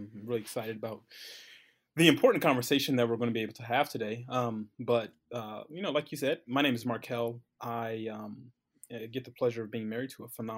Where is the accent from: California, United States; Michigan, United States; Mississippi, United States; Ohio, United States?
Ohio, United States; Columbus; But we're both from Columbus, Ohio. Met at a little small Bible college in Cincinnati, Ohio